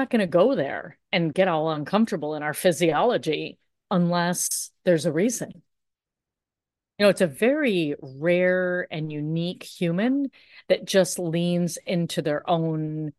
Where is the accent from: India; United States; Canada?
India; And it's really about, listen, I'm Indian and I'm serious.